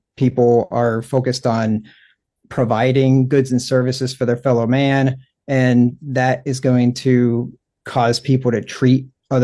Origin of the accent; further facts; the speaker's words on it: Pennsylvania, United States; also born or lived in Cincinnati, United States / Minnesota, United States; And I grew up in Pennsylvania. I spent some time in Cincinnati in a church there where I was trained and ordained for the ministry.